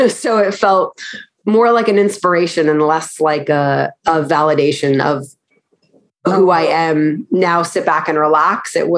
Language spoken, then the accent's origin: English; New York, United States; Oh, originally I'm from New York.